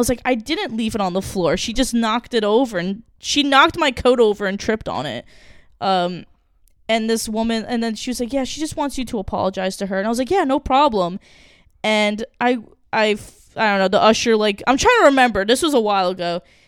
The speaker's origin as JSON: {"language": "English", "region": "New Jersey", "country": "United States", "said": "I don't know why I said it like that. I'm from New Jersey."}